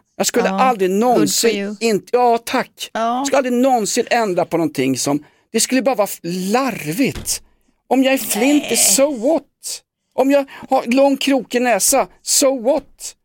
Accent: Sweden; Och till slut blev man som svensk sådär.

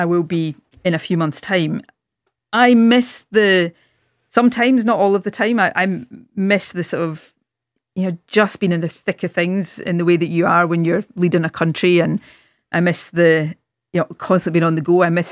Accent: Scotland, United Kingdom; when I was a kid growing up in Ayrshire in the west of Scotland

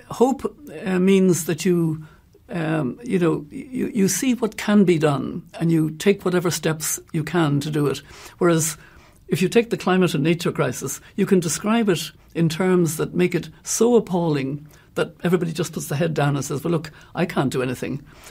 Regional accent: Connacht, Ireland; when I was a child growing up in Mayo

